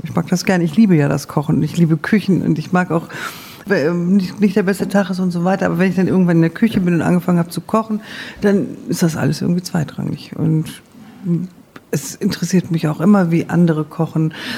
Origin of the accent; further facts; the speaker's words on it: Iran; moved away as an adult; now in Germany; ich bin ja Halbiranerin, mein Vater war Iraner, ich bin auch im Iran aufgewachsen, habe da Abitur gemacht und bin erst dann mit 20 nach Deutschland gekommen.